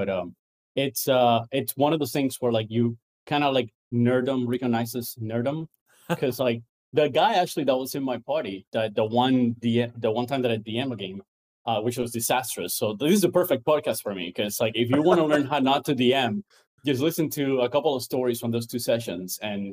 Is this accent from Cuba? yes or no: yes; Cuba; also born or lived in Venezuela; I grew up in Cuba and a little bit in Venezuela.